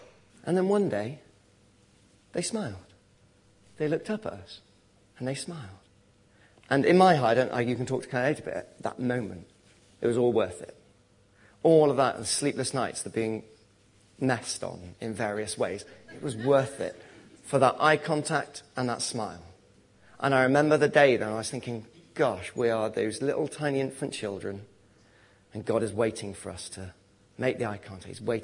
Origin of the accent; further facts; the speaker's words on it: England, United Kingdom; I'm English, and when I moved to university in 97, I came across my grandma's from Cardiff, and I thought, oh, here we go, a bit of my Welsh heritage.